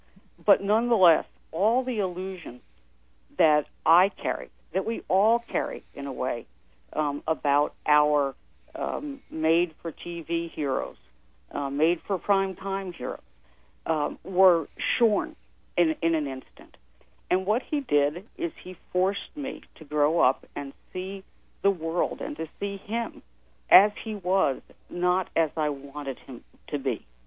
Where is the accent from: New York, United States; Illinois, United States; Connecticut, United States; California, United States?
New York, United States; You know, growing up in New York in the 50s, you had to have a guy, and it was going to be Willie or Duke or the Mick.